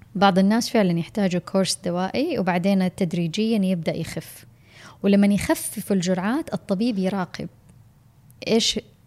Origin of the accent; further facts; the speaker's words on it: Saudi Arabia; أكثر الفئات العمرية عندنا بالسعودية